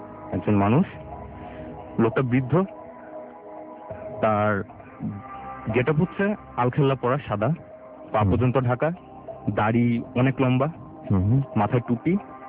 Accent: Dhaka, Dhaka Division, Bangladesh; আমি এসেছি ঢাকার হাজারবাগ থেকে।

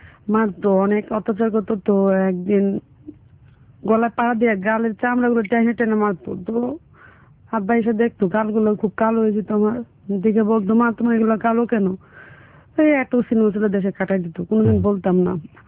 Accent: Dhaka, Dhaka Division, Bangladesh; also born or lived in Khagrachari; ছোটবেলা 5-6 বছর বয়স ওখানে আমি থাকি, তারপরে আমার শৈশবটা ঢাকা শহরে, তারপর আমি বড় হই।

